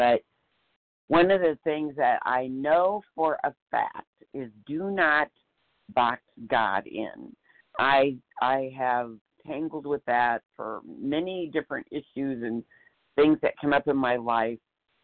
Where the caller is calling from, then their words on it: Iowa, United States; I'm sorry … from Iowa.